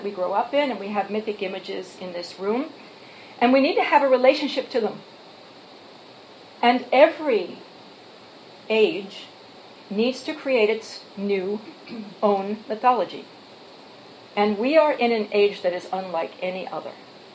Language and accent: English; New York City, New York, United States; also born or lived in Massachusetts; growing up in New York City and in Massachusetts, I had never been off-road in my entire life.